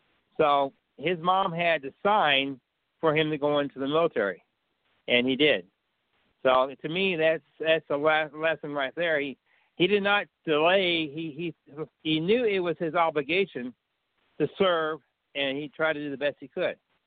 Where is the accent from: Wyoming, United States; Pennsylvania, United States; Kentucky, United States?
Kentucky, United States; Louisville; also born or lived in Cleveland; Well, I was born in Cleveland, Ohio, Cahokia County, and my dad served in World War II. He was in the submarine service, and we lived there, and then we moved to Louisville, Kentucky.